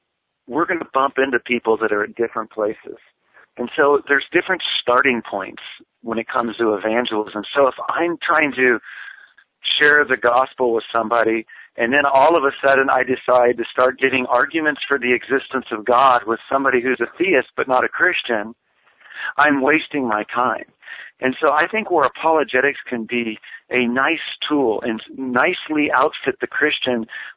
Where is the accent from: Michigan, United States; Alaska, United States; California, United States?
California, United States; I grew up in California. I never heard the gospel until I was 19 years old.